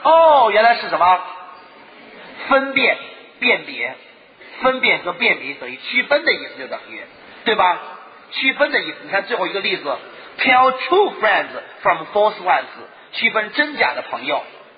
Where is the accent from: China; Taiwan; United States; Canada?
China; Northwest China; 我是西北人